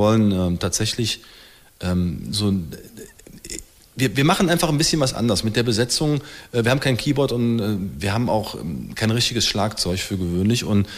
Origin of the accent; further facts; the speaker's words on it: Cologne, North Rhine-Westphalia, Germany; ich komme halt aus Köln